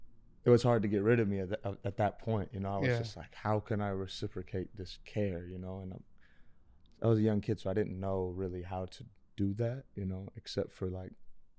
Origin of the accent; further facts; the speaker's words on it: Los Angeles, California, United States; So I'm from Los Angeles. I grew up at the shop